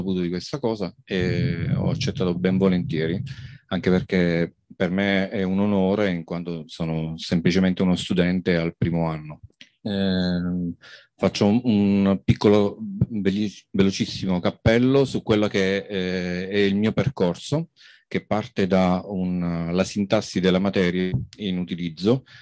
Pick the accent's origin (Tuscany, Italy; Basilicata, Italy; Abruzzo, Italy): Abruzzo, Italy; L'Aquila; vengo dall'Aquila.